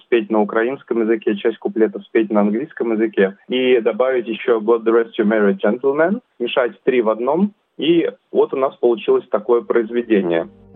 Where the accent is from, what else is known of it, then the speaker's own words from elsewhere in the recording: Russia; Я сам из России. Моя жена, она украинка. То есть у нас такая смешанная русско-украинская семья.